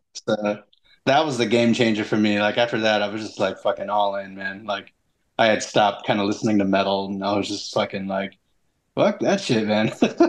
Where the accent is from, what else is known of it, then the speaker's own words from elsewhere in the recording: Vista, California, United States; we had a band that was from where I grew up in Vista called